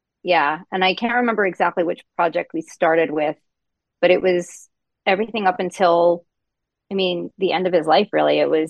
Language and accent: English; Florida, United States; also born or lived in New York; I was, but I grew up in Florida. Yeah.